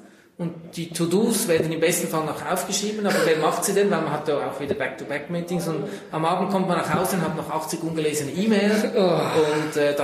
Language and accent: German; Central Switzerland, Switzerland; Ich bin in der Innerschweiz in einem Landgasthof aufgewachsen